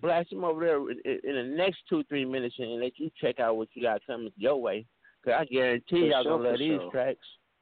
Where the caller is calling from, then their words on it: California, United States; I'm calling from the Bay Area.